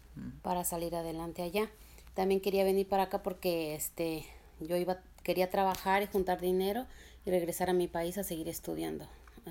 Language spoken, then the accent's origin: Spanish; Mexico; now in New York, United States; Pues mi niñez allá en México, yo siento que fue muy, muy bonito.